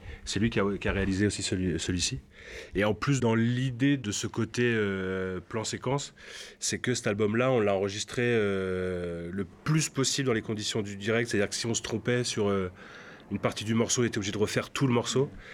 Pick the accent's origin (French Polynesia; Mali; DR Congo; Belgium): French Polynesia; parce que je suis natif de Tahiti